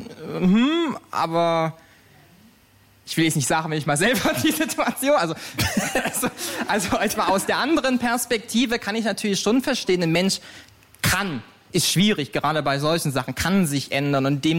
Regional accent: East Germany, Germany; Ich komme aus Ostdeutschland.

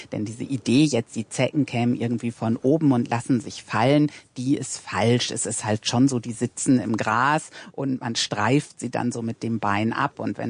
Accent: Emden, Lower Saxony, Germany; Ich komme nun selber aus Emden in Ostfriesland und kenne wilde Stürme aus meiner Kindheit

